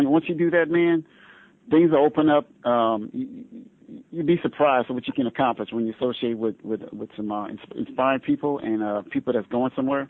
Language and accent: English; Louisiana, United States; And I'm from Louisiana. We like to eat, so.